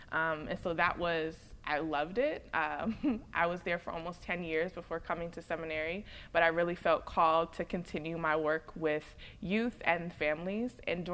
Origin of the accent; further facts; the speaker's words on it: Cherry Hill, New Jersey, United States; also born or lived in Princeton; I am a Jersey girl to the bone. I was born and raised in New Jersey. I grew up in South Jersey, Cherry Hill area, and then around middle school, I moved to Princeton, and so I have been here most of my life.